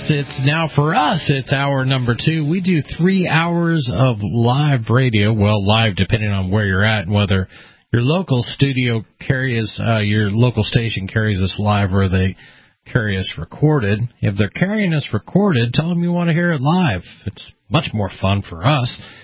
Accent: Oregon, United States; also born or lived in Pennsylvania; So I moved up here. I grew up in Oregon, but I lived in Pennsylvania for a number of years.

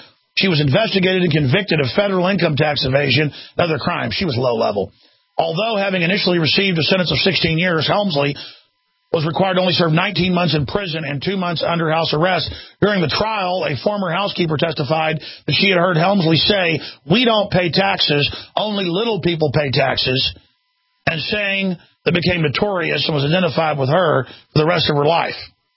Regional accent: Dallas, Texas, United States; I remember growing up in Dallas, my dad knew a lot of rich people, really rich people.

